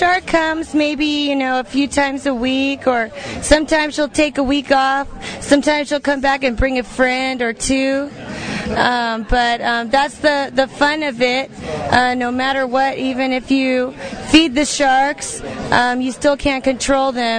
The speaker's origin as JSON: {"language": "English", "region": "California", "country": "United States", "lives_now": "San Jose, United States", "said": "I am from California, from the San Francisco Bay Area. I actually reside in Willow Glen, which is a beautiful suburb in San Jose, California."}